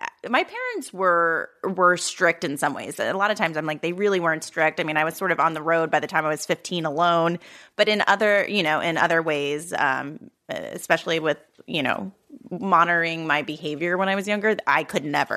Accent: New Jersey, United States; And my dad got a good job. And then I grew up in South Jersey.

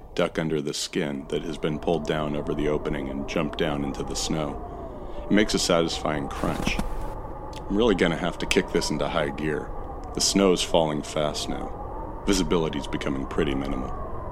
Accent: California, United States; as a Californian who doesn't spend winter holidays in Tahoe or the Sierras

